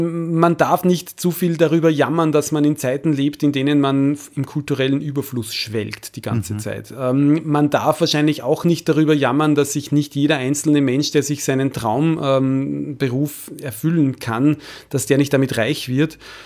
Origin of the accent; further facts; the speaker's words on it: Austria; der deutsche Sprachraum ist ja zum Glück relativ groß auch, sage ich als Österreicher.